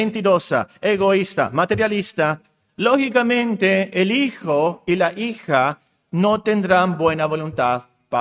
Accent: Mexico; Yo no soy japonés, soy mexicano.

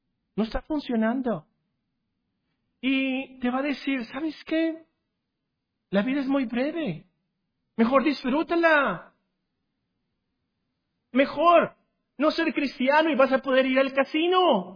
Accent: Tecpan de Galeana, Guerrero, Mexico; born there; Yo nací en Tecpan de Galeana, Guerrero, y hay un río ahí.

